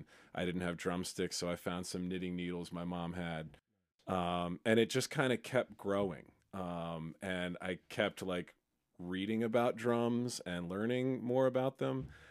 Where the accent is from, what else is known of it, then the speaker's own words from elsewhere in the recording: Finksburg, Maryland, United States; I grew up in Finksburg, but I went to Westminster High.